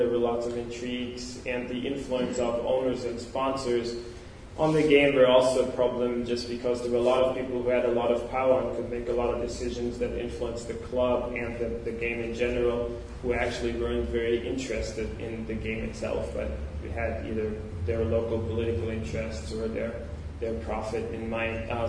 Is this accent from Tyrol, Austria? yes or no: yes; Tyrol, Austria; English is a second language; I'm originally from Austria. I grew up in the western part of Austria, a region called Tyrol. Innsbruck is the capital.